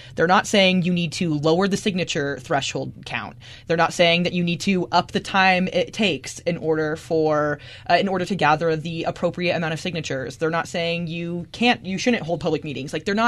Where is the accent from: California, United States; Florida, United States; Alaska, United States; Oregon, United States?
Oregon, United States; moved away as an adult; now in Utah, United States; But I mean, like, I'm from Oregon, right? And Oregon, I wasn't able to vote in Oregon because I was 18 when I moved here.